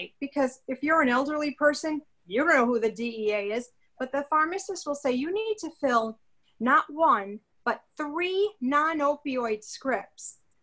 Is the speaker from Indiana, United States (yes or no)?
no; Rhode Island, United States; we are filing a class action lawsuit against large chain pharmacies in my home state of Rhode Island.